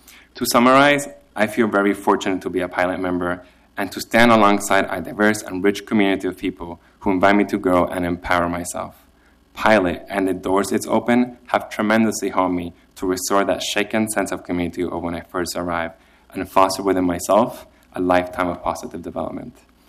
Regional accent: Santiago, Santiago Metropolitan Region, Chile; English is a second language; now in United States; I come from Santiago, Chile.

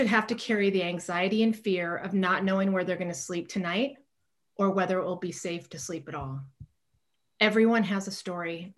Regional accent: Portland, Oregon, United States; I grew up here in Portland, and I remember as a little girl meeting people experiencing homelessness at my very own breakfast table

